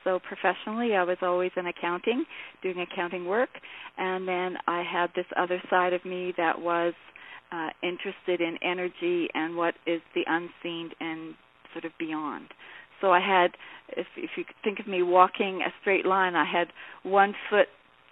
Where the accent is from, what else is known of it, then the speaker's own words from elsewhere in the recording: British Columbia, Canada; I was born in 1957 on Vancouver Island in British Columbia, which is on the west coast of Canada, to a French-Canadian father and a very British-English mother, and a lovely part of Vancouver Island that was very natural